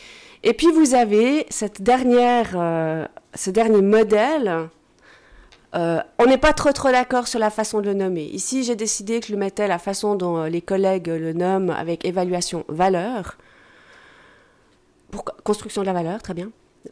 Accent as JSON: {"language": "French", "region": "Vaud", "country": "Switzerland", "said": "je suis genevoise, je suis suisse. J'ai même expliqué hier soir que je n'étais même pas genevoise, j'étais vaudoise."}